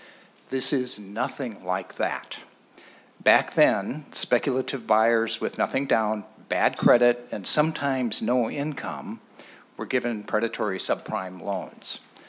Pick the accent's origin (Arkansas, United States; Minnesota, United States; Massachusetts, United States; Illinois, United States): Minnesota, United States; Minneapolis; I live in Richfield, and I come from South Minneapolis.